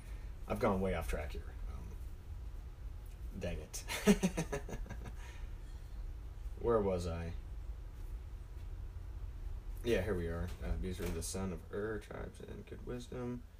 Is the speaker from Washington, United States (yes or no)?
yes; Washington, United States; like I said, I'm from Washington State. I'm used to the idea that it runs down into California, okay?